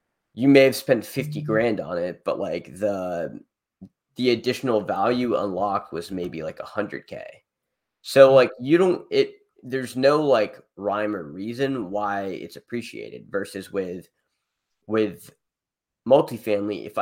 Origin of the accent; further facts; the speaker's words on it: California, United States; also born or lived in Arizona; Because I'm from the Bay Area.